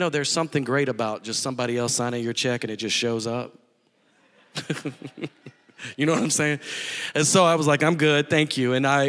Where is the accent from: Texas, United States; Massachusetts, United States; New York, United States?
Texas, United States; I grew up east of Dallas and was driving back down to Waco and down to Austin